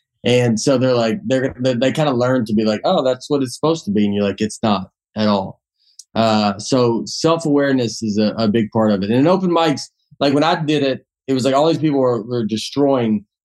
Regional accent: Old Hickory, Tennessee, United States; now in New York, United States; I've lived in New York for a year and a half at this point. I'm from Old Hickory, Tennessee, and I'm sitting in a wine bar in New York.

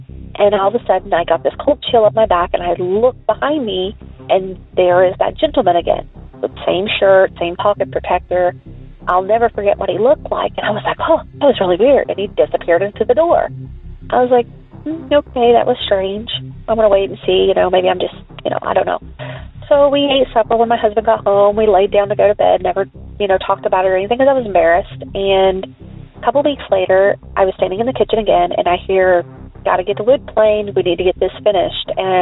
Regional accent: Long Beach, California, United States; I was from Long Beach, California, so I didn't have a clue.

